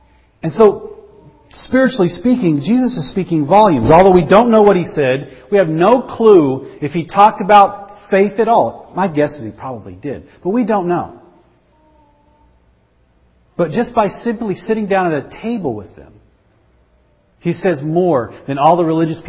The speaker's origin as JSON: {"language": "English", "town": "Artesia", "region": "New Mexico", "country": "United States", "tie": "born or raised there", "said": "There was one right outside the town I grew up in New Mexico, in Artesia, New Mexico."}